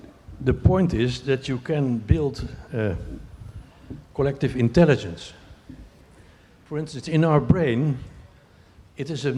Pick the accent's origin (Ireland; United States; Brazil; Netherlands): Netherlands; English is a second language; I'm from the Netherlands, and we are not polite.